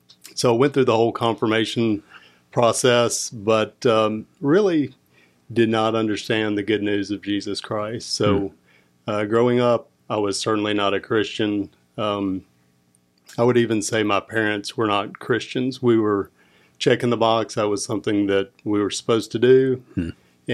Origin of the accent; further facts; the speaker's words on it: Vestavia Hills, Alabama, United States; Yeah, I grew up in Birmingham in a suburb, Vestavia Hills.